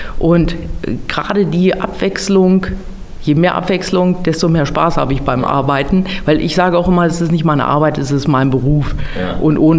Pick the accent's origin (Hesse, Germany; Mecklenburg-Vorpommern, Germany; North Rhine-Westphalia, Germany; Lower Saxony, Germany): Lower Saxony, Germany; Bad Harzburg; Ja, ich bin eigentlich ein Bad Harzburger Urgestein. Ich komme aus dem Grodotal